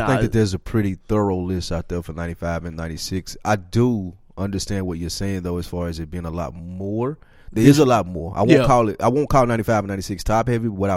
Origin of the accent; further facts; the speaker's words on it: Nashville, Tennessee, United States; For those that don't know, we are from Nashville, Tennessee, and Hot Chicken is the star cuisine from our city.